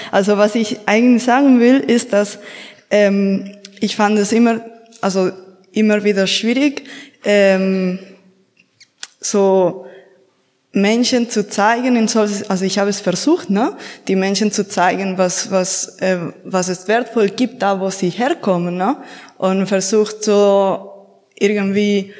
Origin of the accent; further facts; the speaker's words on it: Spain; ich komme aus Spanien ursprünglich.